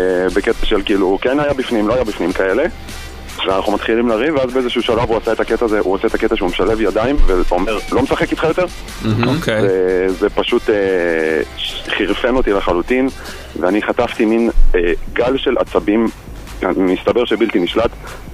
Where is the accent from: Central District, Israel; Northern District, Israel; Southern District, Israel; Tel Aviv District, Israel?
Central District, Israel; Rishon LeZion; גדלתי בעוונותיי בראשון לציון.